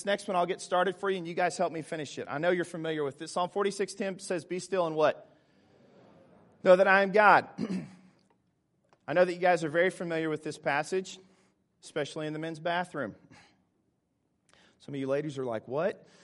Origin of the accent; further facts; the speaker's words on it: Fayetteville, United States; So I'm from Fayetteville, and at the time there happened to be two Christian bookstores in Fayetteville.